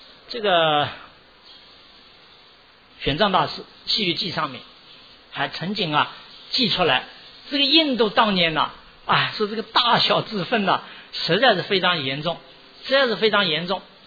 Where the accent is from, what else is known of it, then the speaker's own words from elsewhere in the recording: China; 我们中国人呢、也到了美国